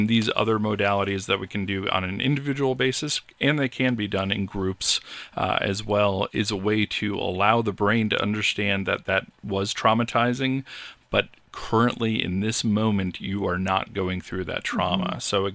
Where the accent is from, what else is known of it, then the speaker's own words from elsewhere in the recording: Boulder, Colorado, United States; I was born and raised in Boulder